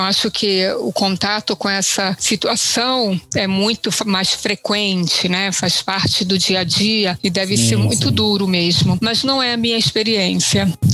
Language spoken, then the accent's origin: Portuguese; Brazil; Brasil com 5 anos de idade, com meus pais, minha família. Então eu me identifico com minhas origens, eu me considero italiana, mas eu sou também brasileira, porque eu cresci aqui, fiz todos os meus estudos aqui, eu me sinto brasileira.